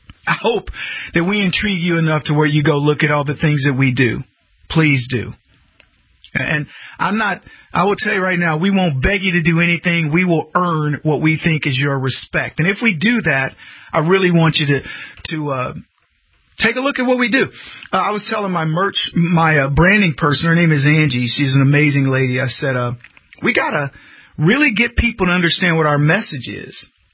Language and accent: English; United States; I have nothing to apologize for in being an American. And I will not apologize for being an American.